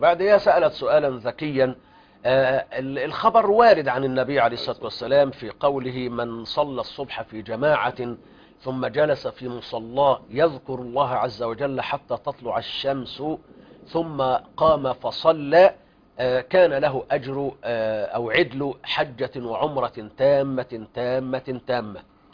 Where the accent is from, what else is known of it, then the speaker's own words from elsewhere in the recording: Egypt; أو كمجمع البحوث الإسلامية عندنا في مصر، وكذلك في دار الإفتاء المصرية وغيرها.